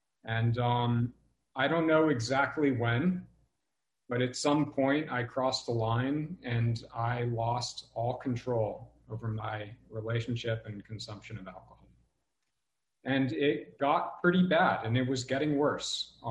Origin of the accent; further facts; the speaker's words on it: Montecito, California, United States; I really grew up in a fairy tale. I was raised in Montecito by two incredible parents